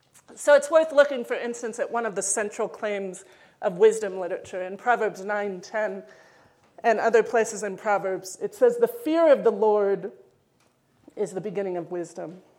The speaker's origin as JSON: {"language": "English", "region": "Missouri", "country": "United States", "tie": "born or raised there", "lives_now": "Minnesota, United States", "said": "And I'm a landlubber. Like, I grew up in Missouri. I grew up in, you know, landlocked states. I live in Minnesota now."}